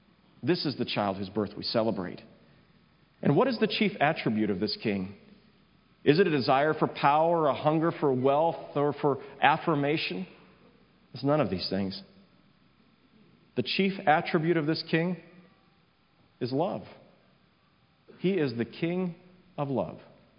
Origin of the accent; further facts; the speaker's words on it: United States; It's interesting, I'm an American, I don't understand the British monarchy today, I have to admit.